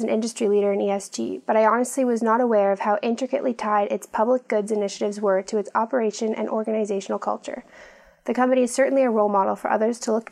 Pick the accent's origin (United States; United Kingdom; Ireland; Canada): Canada; West Coast; I am from the West Coast of Canada, and I find I relate much easier to West Coast Americans